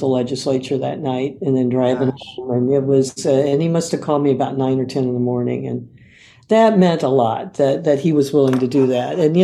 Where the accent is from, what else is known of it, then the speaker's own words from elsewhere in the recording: Indiana, United States; But, you know, my best friend growing up in Indiana, who was Kathy Legg, is now Kathy Kroll, is still one of my best friends.